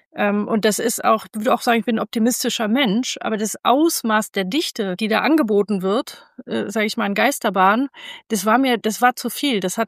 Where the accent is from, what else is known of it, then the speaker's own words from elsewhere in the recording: Rhineland, Germany; Ich komme aus dem Rheinland, da hat man so ein bisschen mehr Zuversicht.